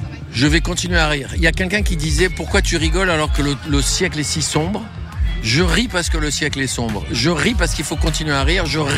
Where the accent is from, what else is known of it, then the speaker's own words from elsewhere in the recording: Tunis, Tunis Governorate, Tunisia; born there; je suis né à Tunis. Je suis né à bah, Tunis.